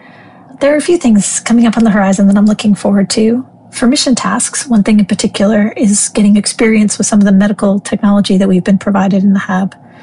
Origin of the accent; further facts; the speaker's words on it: Rhode Island, United States; my family and friends from growing up in Rhode Island and from different military assignments